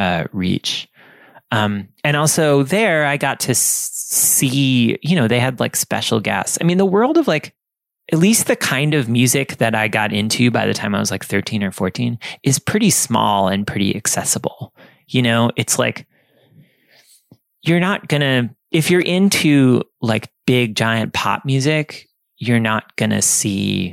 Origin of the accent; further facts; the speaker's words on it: Sleepy Hollow, New York, United States; I grew up in Sleepy Hollow, New York. And it's like basically contiguous with this town called Tarrytown.